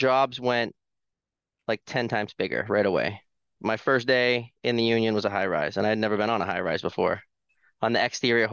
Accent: Massachusetts, United States; I'm born and raised in central Massachusetts.

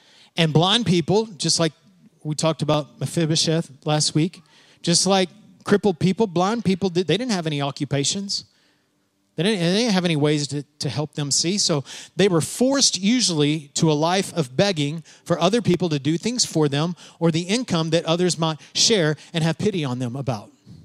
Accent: Texas, United States; because I'm from West Texas, and that's still on me sometimes

